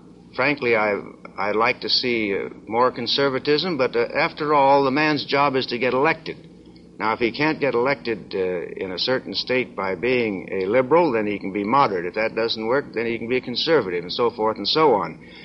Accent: Arizona, United States; No, just that I'm a Republican from Arizona, and I don't think it's an Arizonan's business to mix up in the primaries of another state.

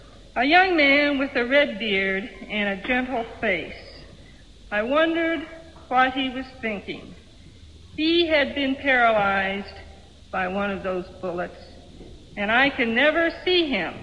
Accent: Kentucky, United States; There is a young woman who has been in jail for almost a year in my home state of Kentucky.

